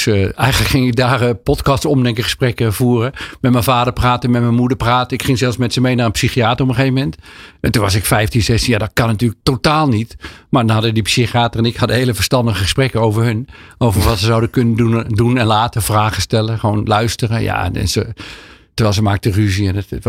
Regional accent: Apeldoorn, Gelderland, Netherlands; In Apeldoorn. Waarom Apeldoorn? Lag ik nou?

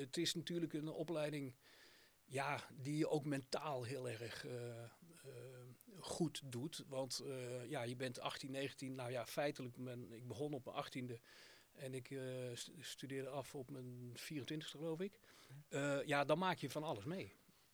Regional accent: North Brabant, Netherlands; Ik kom zelf uit Brabant

